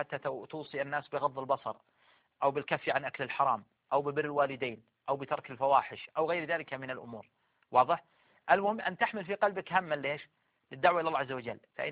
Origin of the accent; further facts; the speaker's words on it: Saudi Arabia; وعدد من القبائل التي عندنا في السعودية هنا